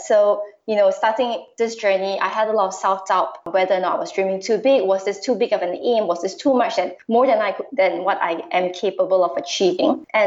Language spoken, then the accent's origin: English; Malaysia; moved away as an adult; now in Singapore; So I'm Malaysian Chinese. I was born, I grew up in Malaysia. I did do a little bit of my undergrad studies in Australia. I started my career in Malaysia and then I moved to Singapore 7 years ago.